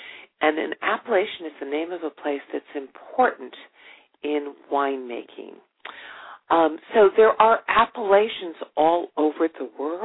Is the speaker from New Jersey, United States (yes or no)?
yes; New Jersey, United States; Being a winemaker was not a career option when I grew up in New Jersey.